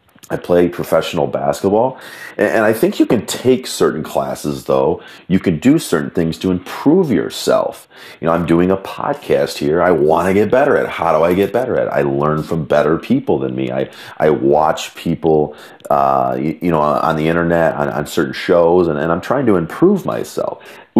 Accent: Michigan, United States; He's from Ohio. I'm from Michigan. We shared a little laugh over that little rivalry.

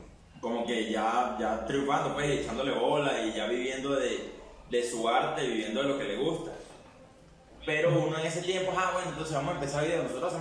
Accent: Costa Rica; Yo soy aquí de Costa Rica.

